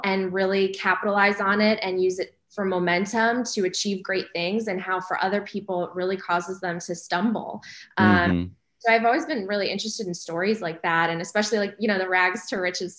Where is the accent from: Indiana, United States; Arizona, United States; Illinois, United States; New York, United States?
Illinois, United States; Chicago; I grew up outside of Chicago in a suburb, and, you know, parents really ingrained the importance of education for me.